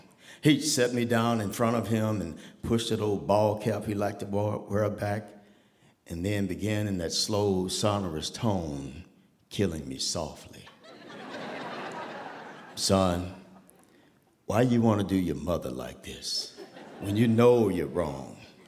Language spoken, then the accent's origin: English; Tulsa, Oklahoma, United States; I grew up in Tulsa, Oklahoma, embraced in a loving environment that, fortunately for me, was all black.